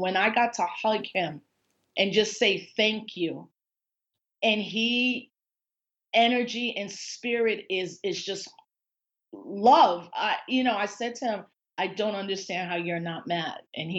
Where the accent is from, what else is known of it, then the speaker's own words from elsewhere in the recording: Puerto Rico; Puerto Ricans are being left out of all these conversations. And I often say it's because we are American citizens who are treated as second-class citizens